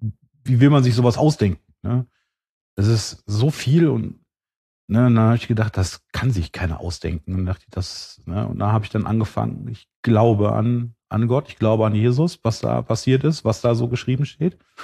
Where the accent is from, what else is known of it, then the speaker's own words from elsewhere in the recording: West Germany, Germany; also ich bin im Osten halt geboren